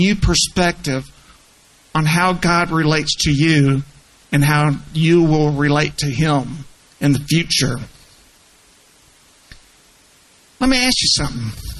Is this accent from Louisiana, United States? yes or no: yes; Louisiana, United States; I'm originally from Louisiana. I did spend time in Arkansas.